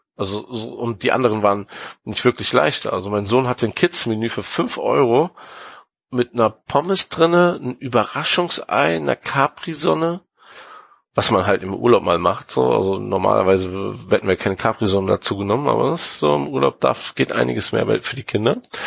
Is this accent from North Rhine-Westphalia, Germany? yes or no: yes; Cologne, North Rhine-Westphalia, Germany; also wir kommen aus Köln und Paris mit einem Auto sind 5-6 Stunden.